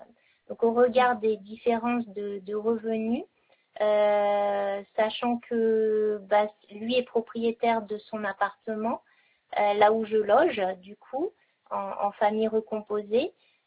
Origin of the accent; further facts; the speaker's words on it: Auvergne-Rhône-Alpes, France; now in Bordeaux, France; c'est vrai que moi je viens d'Auvergne donc par enfin tout au long de mon parcours de vie c'était le notaire de d'Auvergne après étant à Bordeaux je n'en ai pas mais